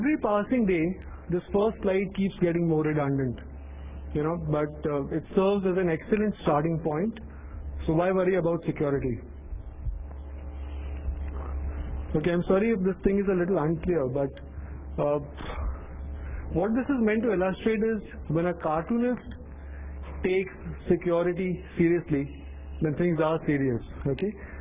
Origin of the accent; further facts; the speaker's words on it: India; just because I'm here from India, it doesn't mean that this session is going to cover stuff like how to protect yourself from a malicious snake charmer